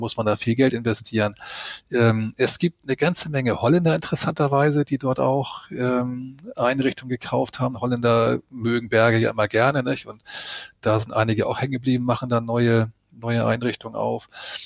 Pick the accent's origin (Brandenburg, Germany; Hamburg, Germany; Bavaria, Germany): Hamburg, Germany; Also ich bin ja in Hamburg groß geworden